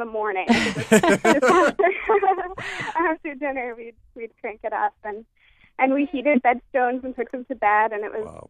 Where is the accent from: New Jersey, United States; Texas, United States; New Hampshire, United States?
New Hampshire, United States; I think I could have named a lot of other homes, you know, growing up in New Hampshire